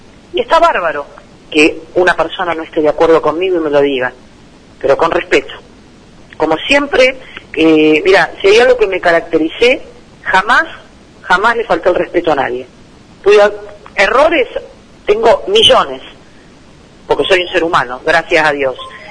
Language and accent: Spanish; Argentina; Bien, somos todos argentinos y hay que luchar por este país.